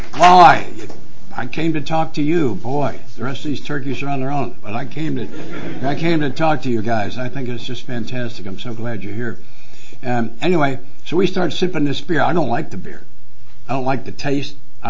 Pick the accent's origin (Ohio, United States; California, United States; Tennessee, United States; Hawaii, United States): Tennessee, United States; Nashville; I'm from Nashville, Tennessee, by the way.